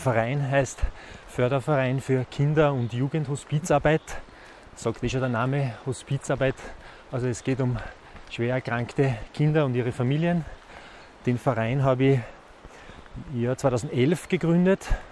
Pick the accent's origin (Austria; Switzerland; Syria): Austria; Lower Austria; born there; ich bin gebürtiger Niederösterreicher und mir hat es knapp 25 Jahre ist es jetzt her, hat sie mich ursprünglich beruflich nach Tirol verschlagen.